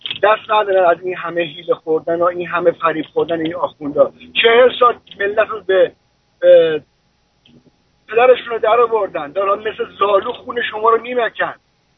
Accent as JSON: {"language": "Persian", "country": "Iran", "tie": "born or raised there", "said": "بالاخره اونجا تو کشور بزرگ شدم، زندگی کردم"}